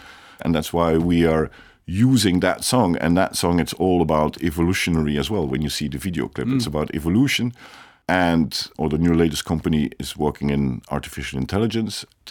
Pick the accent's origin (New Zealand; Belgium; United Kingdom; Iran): Belgium; English is a second language; because you know, like I'm from Belgium. We've been have a couple of wars over there in the past.